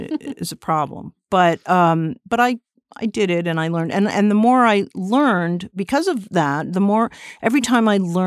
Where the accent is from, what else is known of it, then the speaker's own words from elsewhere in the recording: Westport, Connecticut, United States; I grew up in Westport, Connecticut, a suburb, and I used to come in all the time, which I find unbelievable, but it's true.